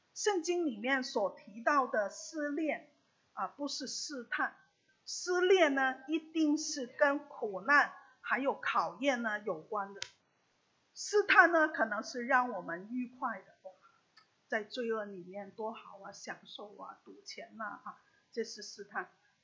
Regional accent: Macau; 我是在澳门长大哈

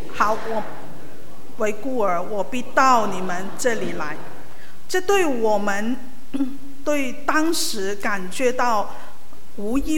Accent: Macau; 我是从澳门来的，我们有很多活动的啊

